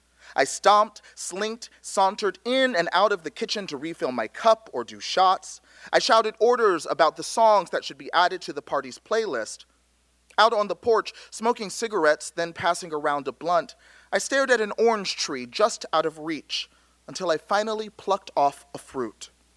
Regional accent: Lewisville, Texas, United States; I grew up in Lewisville, Texas. I'm home of the Lewisville High School Fighting Farmers, just north of Dallas

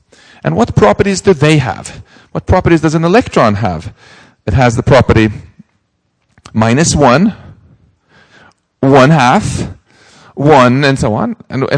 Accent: Stockholm, Stockholm County, Sweden; English is a second language; he just got a free trip to visit my hometown of Stockholm as a result.

